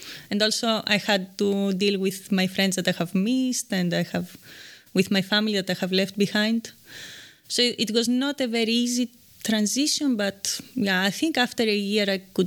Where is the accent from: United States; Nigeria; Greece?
Greece; now in Germany; I'm from Greece, and I have been in Germany for the last 7 years.